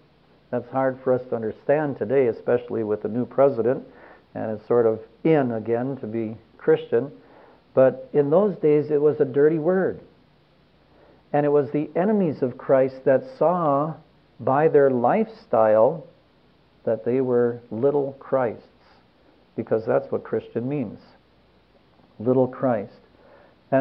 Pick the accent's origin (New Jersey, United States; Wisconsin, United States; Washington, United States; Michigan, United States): Wisconsin, United States; Man, I grew up in Wisconsin, but not in an agricultural. We were right in the city.